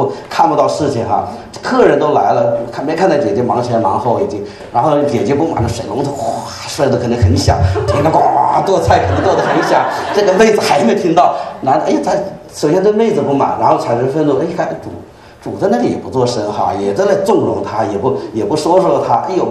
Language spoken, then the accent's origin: Chinese; China; 我们中国人